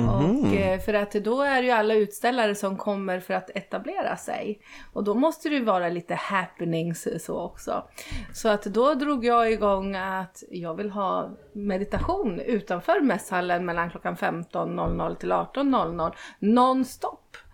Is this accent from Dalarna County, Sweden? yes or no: no; Eskilstuna, Södermanland, Sweden; also born or lived in Kungsör; now in Enköping, Sweden; jag är ursprungligen från Eskilstuna. Och när jag träffade honom så bodde han i Kungsör. Så jag flyttade ju till honom direkt i Kungsör. Men 10 år pallade jag var i Kungsör. Och sen var det raka vägen hit till Enköping.